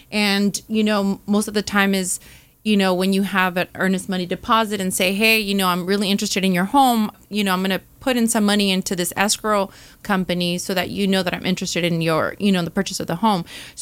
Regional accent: Santa Ana, California, United States; You know, growing up, I grew up in Santa Ana and my parents never owned a home.

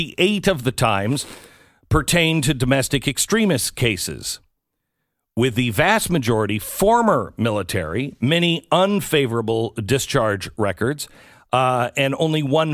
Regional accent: West Coast, United States; I never heard of it, and I grew up in the West Coast.

